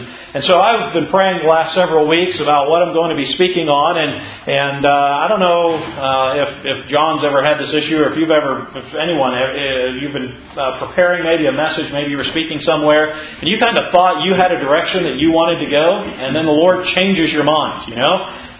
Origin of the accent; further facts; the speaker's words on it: Pennsylvania, United States; I grew up in Pennsylvania. Actually, my wife and I, we grew up in Pennsylvania, grew up about 10 minutes away from each other